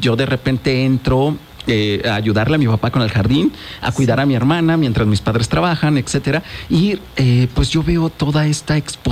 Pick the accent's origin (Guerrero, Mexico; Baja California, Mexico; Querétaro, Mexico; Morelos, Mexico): Morelos, Mexico; Coatetelco; mi familia, pues obviamente es campesina, somos del pueblo de Coatetelco.